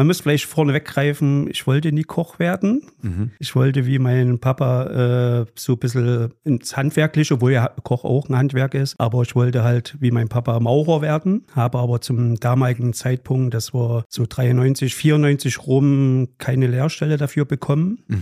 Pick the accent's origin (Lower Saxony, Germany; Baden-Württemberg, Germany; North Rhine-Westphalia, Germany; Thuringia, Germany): Thuringia, Germany; Gera; also born or lived in Allgäu; Ich bin gebürtig aus Gera, also bin in Gera geboren und konnte hier erstmal eine schöne Kindheit erleben oder verleben und ja, bin dann mit 16 dann ins wunderschöne Allgäu gegangen und bin dort 20 Jahre geblieben und dann nach 20 Jahren Allgäu wieder zurück in die Heimat gekommen.